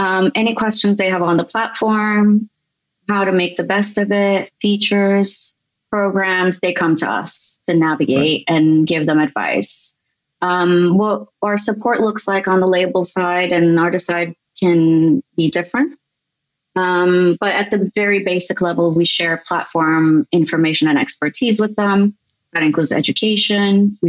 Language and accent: English; Istanbul, Turkey; moved away as an adult; also born or lived in New York, United States; now in London, United Kingdom; as you said. I was born and raised in Istanbul. I spent a big chunk of my life in Turkey. Then I moved to New York and I lived in New York for a decade, lived and worked there, obviously. I'm now based in Southwest London.